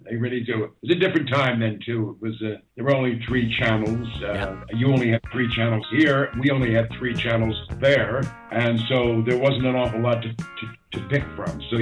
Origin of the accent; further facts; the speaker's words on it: Berlin, Germany; moved away; also born or lived in Mexico City / Paris; I grew up in Berlin. I lived in Mexico City. I spent time in New Zealand, Australia. I was in Paris when I came over. Before I came over here, I lived there for a year on a river, on a boat on the Seine in Paris.